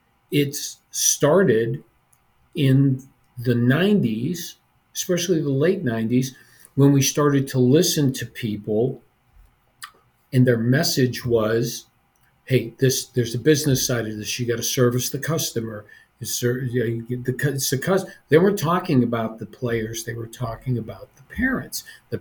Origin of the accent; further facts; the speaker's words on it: Ohio, United States; I mean, I grew up in Northeastern Ohio. I didn't have paid youth coaches. It was very ethnic in the community that I grew up in.